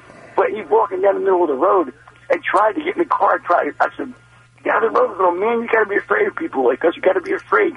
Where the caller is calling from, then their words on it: Shinola, Maryland, United States; I'm calling from Shinola in Somerset County, on the Eastern Shore.